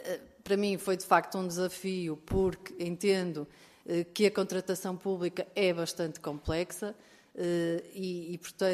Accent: Porto, Portugal; sou natural da cidade de Porto e é lá que exerço e sempre exerci a minha atividade.

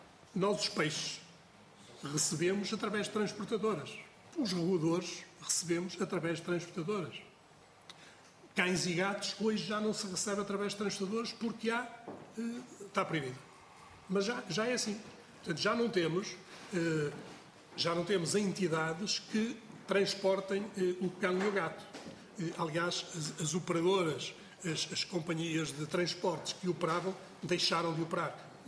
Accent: Norte, Portugal; desculpem o sou do Norte

